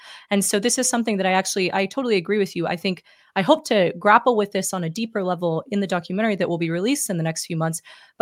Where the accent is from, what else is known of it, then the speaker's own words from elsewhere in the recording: New York, United States; I'm a New Yorker and I'm a pot smoker, but I'm also a mom of a toddler